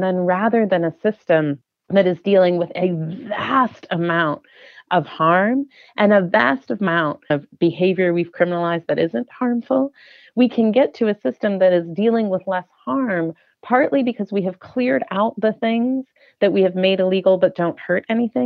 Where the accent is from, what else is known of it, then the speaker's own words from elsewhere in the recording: Chicago, Illinois, United States; So I grew up in Chicago in the 80s and early 90s